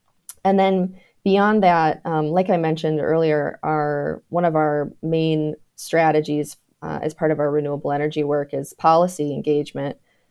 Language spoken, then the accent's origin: English; Michigan, United States; I grew up in Michigan. My background is in environmental engineering.